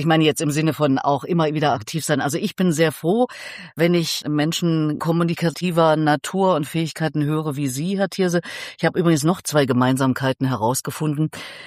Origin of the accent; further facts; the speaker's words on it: Erfurt, Thuringia, Germany; now in Berlin, Germany; Ich komme ja aus Erfurt, da spricht man ja ungefähr so.